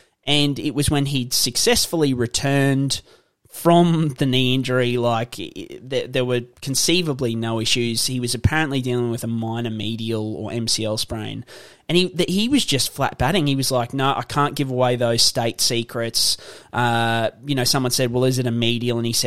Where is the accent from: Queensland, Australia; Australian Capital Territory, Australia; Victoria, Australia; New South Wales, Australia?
Queensland, Australia; especially as a Queenslander as well.